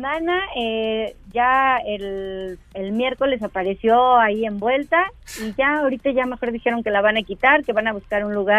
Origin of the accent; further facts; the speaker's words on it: Mexico; yo siento que es mucho el asunto de como buenos mexicanos